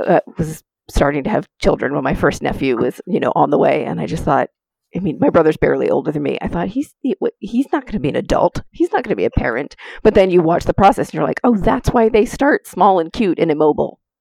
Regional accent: New Hampshire, United States; now in Los Angeles, United States; Originally, New Hampshire. In New England, in the United States, and now Los Angeles.

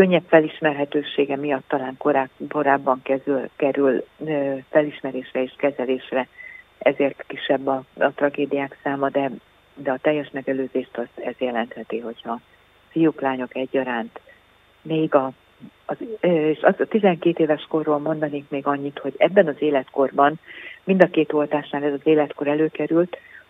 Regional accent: Hódmezővásárhely, Csongrád-Csanád, Hungary; ha már a riportban szó esett róla, hogy Hódmezővásárhelyi vagyok

